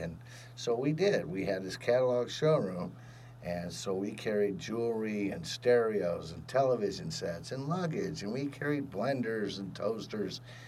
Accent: California, United States; So growing up in Orange County here

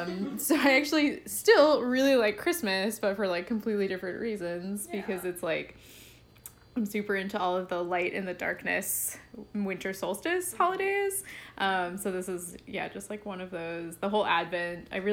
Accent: Boston, Massachusetts, United States; So I'm from Boston

